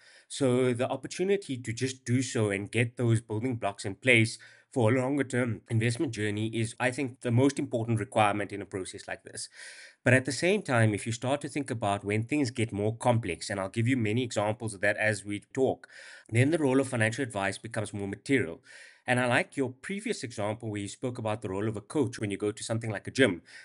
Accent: Johannesburg, Gauteng, South Africa; So let me just maybe say, yes, I am from Joburg. That's the first answer. You made an assumption, but I am from Joburg.

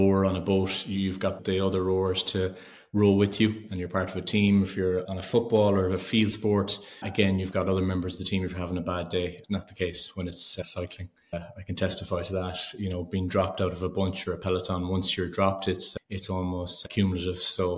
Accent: Ireland; Well, I am Irish. You were right. Good presumption.

